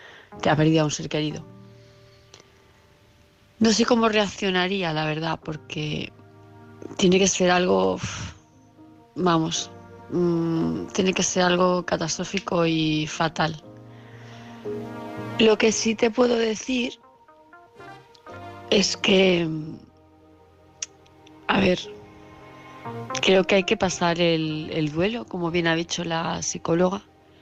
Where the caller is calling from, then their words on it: Palma de Mallorca, Balearic Islands, Spain; de Palma de Mallorca